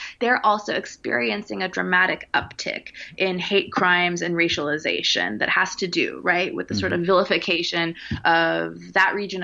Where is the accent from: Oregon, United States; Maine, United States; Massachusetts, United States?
Oregon, United States; Portland; also born or lived in New York City, United States / California, United States; So I was born in New York City. And at a very young age, my parents moved our family to Portland, Oregon. And that's where I grew up my whole life before going to the East Coast for undergraduate.